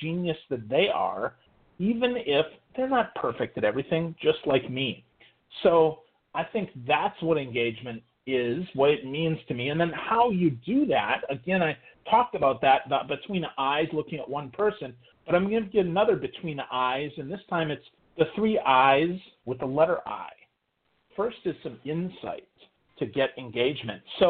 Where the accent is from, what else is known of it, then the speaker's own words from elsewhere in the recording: Crivitz, Wisconsin, United States; also born or lived in Milwaukee; I said, Wisconsin. He said, where? I said, well, I lived in Milwaukee. He said, no … where are you from in Wisconsin? And I said, well, a little town in northern Wisconsin. He said … what little town? And I said, Crivitz.